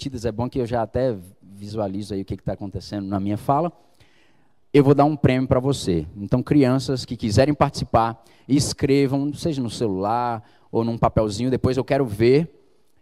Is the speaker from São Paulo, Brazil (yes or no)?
no; Cândido Sales, Bahia, Brazil; Eu sou do interior da Bahia, numa cidadezinha pequenininha chamada Cândido Sales.